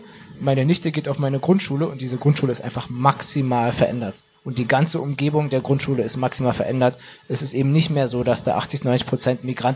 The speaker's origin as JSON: {"language": "German", "region": "Berlin", "country": "Germany", "tie": "born or raised there", "said": "was West-Berlin angeht, was die Ecke betrifft, in der ich gewohnt habe oder wo ich aufgewachsen bin"}